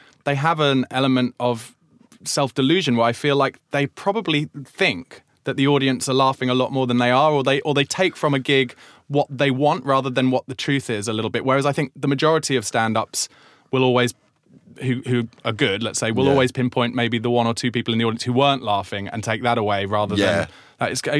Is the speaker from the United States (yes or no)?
no; South East England, United Kingdom; because I grew up in Surrey, but not in Croydon.